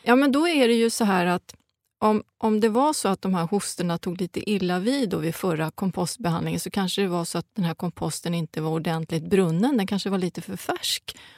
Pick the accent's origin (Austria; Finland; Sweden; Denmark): Finland; Southwest Finland; Så där lever jag lite ner på Öland. Då återskapar jag det här som jag var uppvuxen med där på Åbolands skärgård.